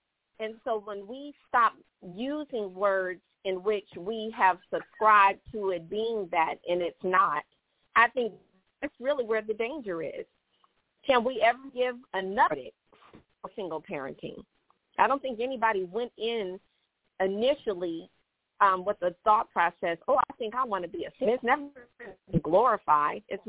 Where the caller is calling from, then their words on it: Conyers, Georgia, United States; I'm calling from Conyers.